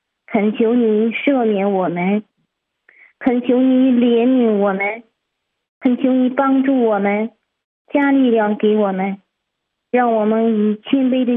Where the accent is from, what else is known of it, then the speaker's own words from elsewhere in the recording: Hebei, China; 我是河北的